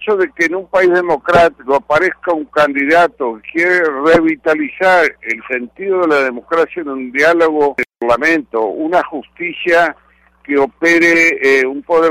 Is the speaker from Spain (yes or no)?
no; Argentina; Yo como argentino he pedido a las organizaciones cubanas que están ahí